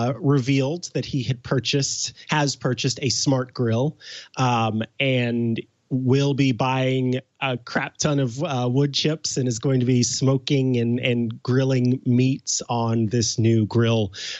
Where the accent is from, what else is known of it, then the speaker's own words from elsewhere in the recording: Midwest, United States; Again, I come from the Midwest where everybody and their mother has AC, because you kind of have to if you want to survive there and not be miserable.